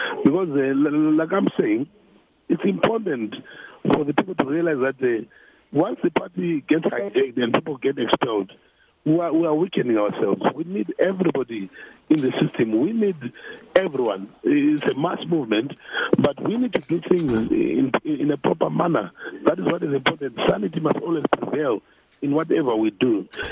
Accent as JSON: {"language": "English", "region": "Bulawayo", "country": "Zimbabwe"}